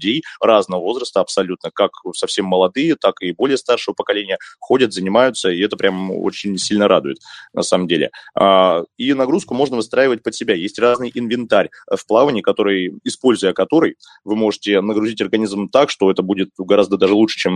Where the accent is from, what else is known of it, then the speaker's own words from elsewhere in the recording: Novokuznetsk, Kemerovo Oblast, Russia; я сам родился и вырос в Новокузнецке, в городе, и там есть разные реки, в том числе и горные довольно чистые